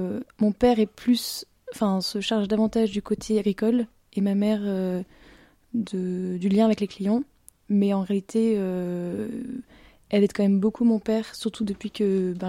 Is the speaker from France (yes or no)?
yes; Le Pègue, Auvergne-Rhône-Alpes, France; J'ai grandi dans la Drôme provençale. Alors, le petit village dans lequel j'ai grandi s'appelle Le Peg. C'est une commune de 300 habitants, dans une région magnifique